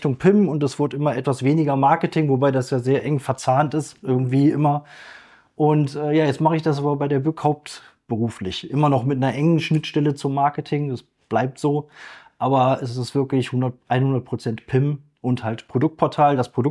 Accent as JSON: {"language": "German", "region": "North Rhine-Westphalia", "country": "Germany", "said": "ich komme ganz aus der Nähe von den Niederlanden"}